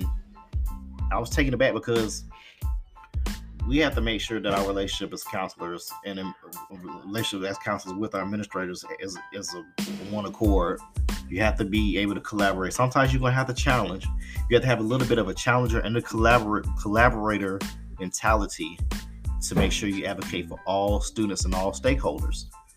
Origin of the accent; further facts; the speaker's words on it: Atlanta, Georgia, United States; which will not be rated because I'm from Atlanta. And I'm pretty familiar with a lot of places in Atlanta